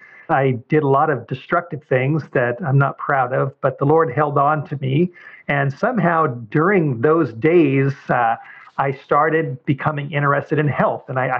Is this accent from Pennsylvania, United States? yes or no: no; Hollywood Hills, California, United States; I grew up in the Hollywood Hills in Southern California. I'm 61 years old, and I grew up in a Jewish home that was very secular.